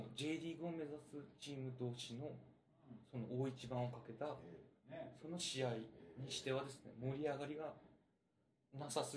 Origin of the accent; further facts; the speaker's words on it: Miyazaki, Japan; あくまで僕、宮崎県民として僕は言ってるんですよ。